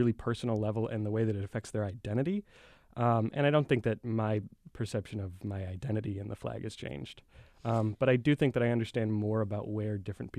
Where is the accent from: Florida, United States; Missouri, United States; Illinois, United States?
Illinois, United States; Chicago; I grew up in Chicago my entire life. I think that it's safe to say that I had a pretty northern perspective on the flag